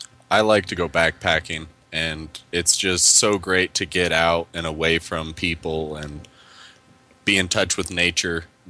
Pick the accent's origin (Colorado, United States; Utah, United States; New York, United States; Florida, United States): Colorado, United States; Yes, I'm born and raised in Teller County, just west of Colorado Springs.